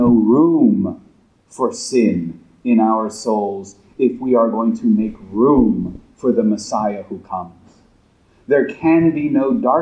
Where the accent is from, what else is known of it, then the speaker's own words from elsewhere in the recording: California, United States; You may remember I'm from California natively, and we have a lot of fruits and nuts in California.